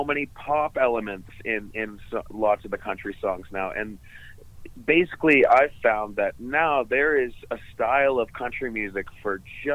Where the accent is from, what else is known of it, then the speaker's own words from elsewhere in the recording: Weyburn, Saskatchewan, Canada; And I grew up playing in a cover band in my hometown of Weyburn, Saskatchewan.